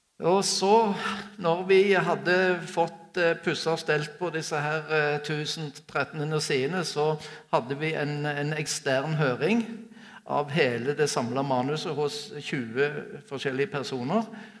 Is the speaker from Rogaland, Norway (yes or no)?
yes; Sola, Rogaland, Norway; For hjemme på Sola så hadde vi boing med majones på brødskiver.